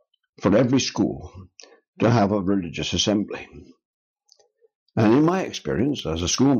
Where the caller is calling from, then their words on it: United Kingdom; I'm speaking from the United Kingdom, and just to explain our culture here